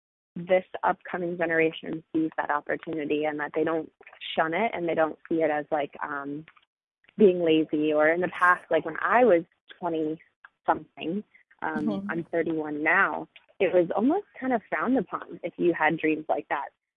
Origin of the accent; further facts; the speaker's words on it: Florida, United States; I am from a little town outside of Orlando, Florida. So essentially Central Florida. One of those towns where you go to school with the same people from kindergarten all the way through high scho